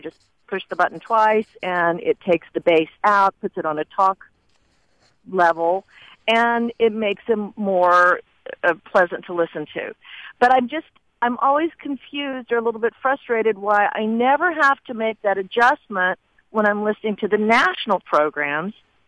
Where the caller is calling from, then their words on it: Haltom City, Texas, United States; Well, I'm sitting in Haltom City right now. It's not where I live.